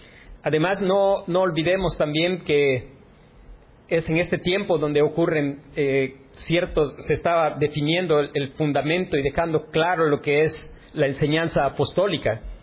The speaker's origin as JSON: {"language": "Spanish", "region": "Yucatán", "country": "Mexico", "said": "a los yucatecos sentir que quizás somos los mejores mexicanos"}